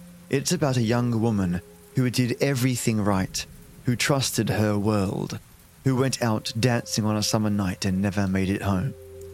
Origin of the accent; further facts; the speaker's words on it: Perth, Western Australia, Australia; Perth, a city that was then slower, smaller, and more intimate, and I should know because it was my hometown.